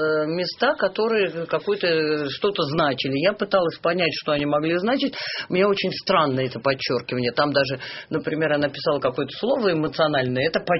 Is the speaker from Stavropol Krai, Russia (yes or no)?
no; Moscow, Russia; мы знаем про день 16 октября в Москве, да, и мы не знаем про день 17, мы, москвичи